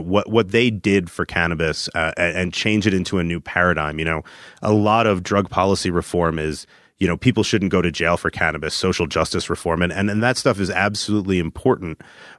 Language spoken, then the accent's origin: English; New Jersey, United States; and we're both from New Jersey, so that's a lot of our communication